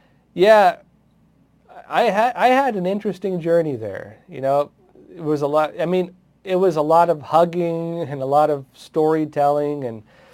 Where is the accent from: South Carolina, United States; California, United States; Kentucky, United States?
California, United States; San Diego; You know, I'm from San Diego originally.